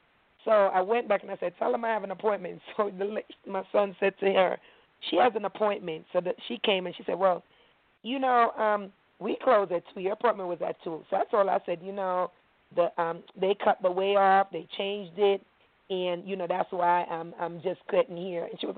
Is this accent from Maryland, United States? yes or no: yes; Maryland, United States; I'm from Maryland.